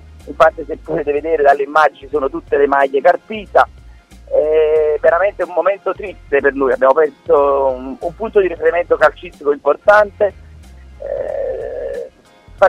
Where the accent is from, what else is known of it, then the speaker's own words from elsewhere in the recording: Naples, Campania, Italy; Sono napoletano, io lo considero il più forte giocatore di tutti i tempi